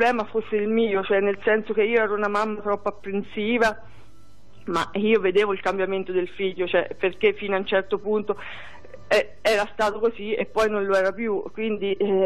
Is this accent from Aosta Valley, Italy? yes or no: no; Bastia Umbra, Umbria, Italy; Io sono di Bastia.